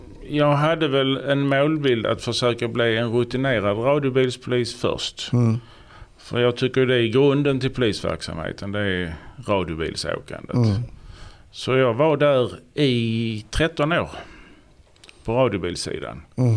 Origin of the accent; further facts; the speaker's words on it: Ystad, Skåne, Sweden; now in Sjöbo, Sweden; Jag är född och uppvuxen i Ystad.